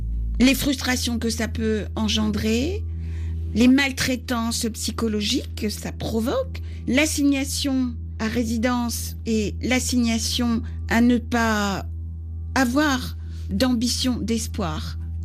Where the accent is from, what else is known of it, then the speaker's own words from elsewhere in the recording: France; Nous sommes Français et donc on doit avoir notre pleine entière place dans la société.